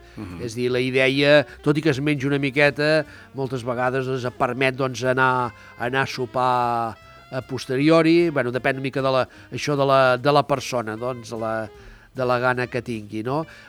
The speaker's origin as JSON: {"language": "Catalan", "town": "Olot", "region": "Catalonia", "country": "Spain", "said": "Bueno, perquè vivim, som d'Olot. Som d'Olot, sí, esclar."}